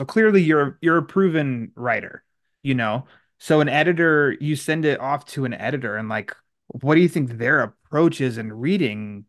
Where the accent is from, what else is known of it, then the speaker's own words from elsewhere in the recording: Midwest, United States; I'm from the Midwest, so the Midwest way is like